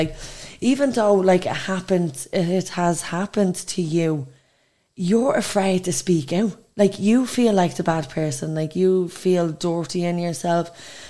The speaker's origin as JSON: {"language": "English", "town": "Dublin", "region": "Leinster", "country": "Ireland", "said": "I come from Dublin. Dublin 1."}